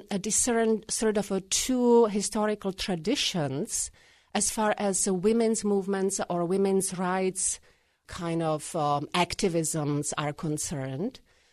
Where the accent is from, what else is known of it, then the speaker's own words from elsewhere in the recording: Czechia; moved away as an adult; now in Yellow Springs, United States; Well, I am Czech. And I was born and raised in Czechoslovakia, which, of course, is a country that no longer exists. I come from the Czech Republic part of Czechoslovakia, where I lived until 1993.